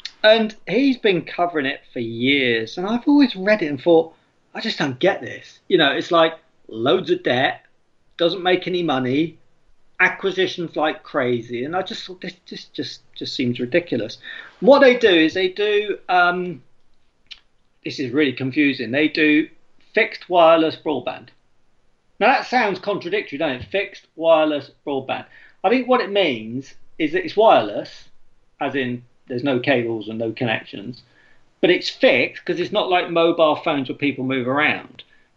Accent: Swindon, South West England, United Kingdom; I come from Swindon originally, well, around that area

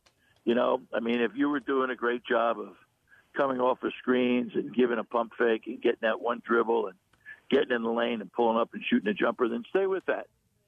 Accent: New Jersey, United States; And, of course, I'm from Jersey and the New York area.

